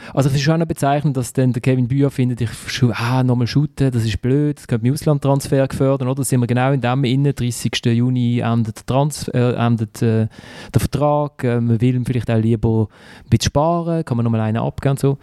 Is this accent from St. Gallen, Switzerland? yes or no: no; Basel, Basel-Stadt, Switzerland; mag ich halt einfach als Basler